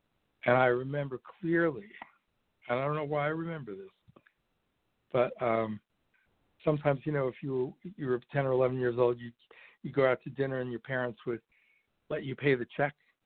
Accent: Brooklyn, New York, United States; moved away; I'm originally from Brooklyn and moved out west in the early 70s.

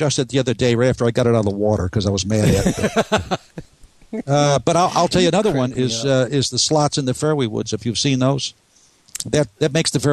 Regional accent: New York, United States; Upstate New York, and the dairy country

